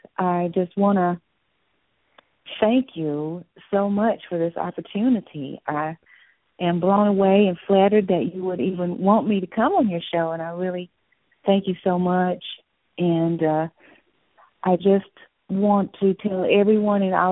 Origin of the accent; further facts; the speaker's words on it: the South, United States; accent: southern; it's really hard for me to get rid of my southern accent.